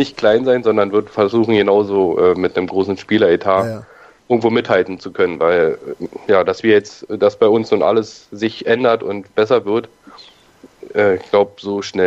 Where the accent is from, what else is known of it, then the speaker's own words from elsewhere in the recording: Berlin, Germany; ich komme ja aus Berlin